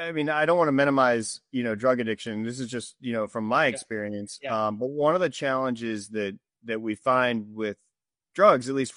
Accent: Jacksonville, Florida, United States; Yeah. So I grew up in Jacksonville, Florida. I went to West Point for college.

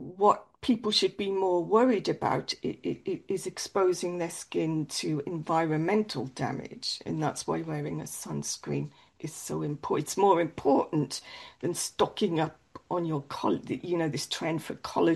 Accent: United Kingdom; now in Germany; even though I'm British, but I'm living here in Germany.

